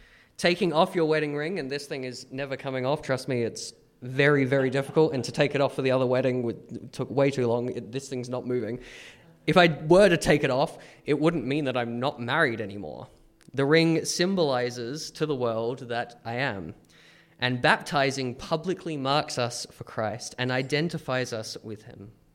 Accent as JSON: {"language": "English", "town": "Adelaide", "region": "South Australia", "country": "Australia", "said": "I'm from Adelaide. We"}